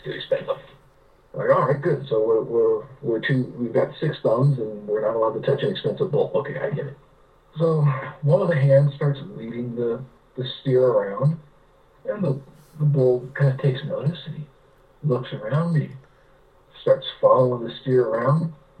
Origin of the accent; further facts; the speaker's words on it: California, United States; So I grew up in California. This was back when the Bay Area in Silicon Valley was, it was before Silicon Valley was a thing.